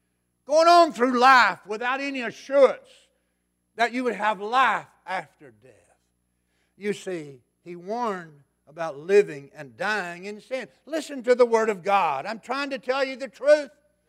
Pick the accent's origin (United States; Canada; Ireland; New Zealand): United States; the South; And I'm from the South, and that terminology is known as Jesus is the guilt, get rid of her.